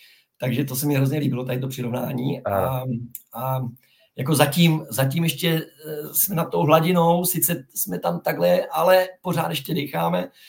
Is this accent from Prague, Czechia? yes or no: no; Zlín, Zlín Region, Czechia; protože pocházím z Moravy, ze Zlína